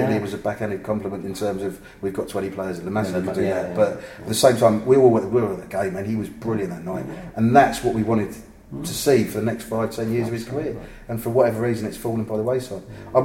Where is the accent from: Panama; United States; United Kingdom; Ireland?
United Kingdom; London; now in Hitchin, United Kingdom; And I'm a Londoner, but I live in Hitchin